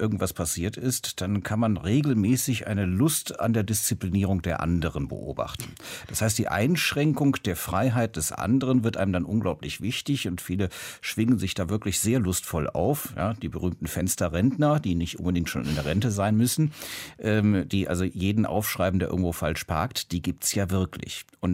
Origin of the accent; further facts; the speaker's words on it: Cologne, North Rhine-Westphalia, Germany; Also ich komme beispielsweise aus Köln, von wo aus ich ja jetzt im Deutschlandfunk hier auch zugeschaltet bin, aus dem Studio in Köln.